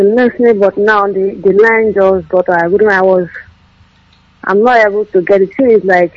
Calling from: Enugu, Enugu State, Nigeria; I'm coming from Enugu.

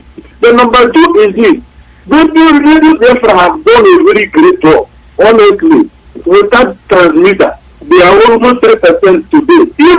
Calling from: Malaysia; I'm calling from Malaysia.

